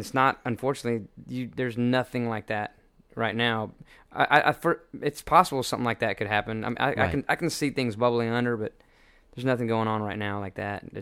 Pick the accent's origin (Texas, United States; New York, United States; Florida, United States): Texas, United States; we grew up in Texas, so we were like, all I remember is Mexicans